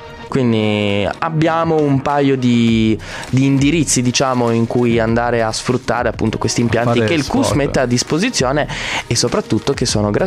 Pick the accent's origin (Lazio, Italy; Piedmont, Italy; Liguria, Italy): Piedmont, Italy; Turin; consigli non richiesti ma da un torinese